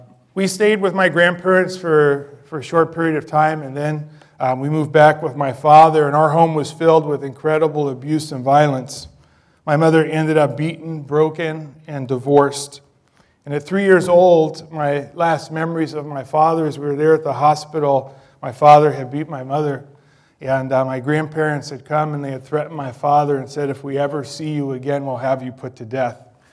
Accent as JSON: {"language": "English", "town": "Bronx", "region": "New York", "country": "United States", "tie": "born or raised there", "said": "And I grew up in the Bronx. I grew up in an Orthodox Jewish family, which is probably unusual."}